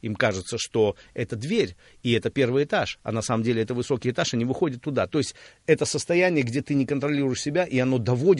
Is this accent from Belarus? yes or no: no; Armenia; я вырос в Армении